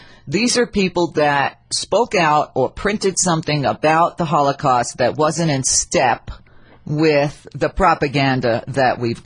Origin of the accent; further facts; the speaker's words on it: United States; I don't even know it's as an American, just as a thinking person.